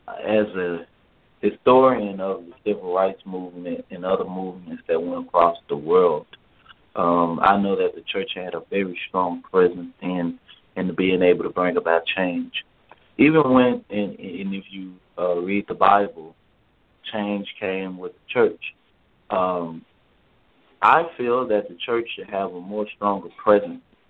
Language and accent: English; Dallas, Texas, United States; I grew up in Oak Cliff, Texas